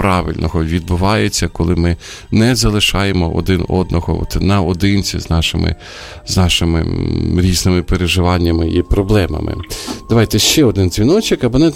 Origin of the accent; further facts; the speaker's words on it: Sumy, Sumy Oblast, Ukraine; коли буваю от в Сумах, моєму рідному місті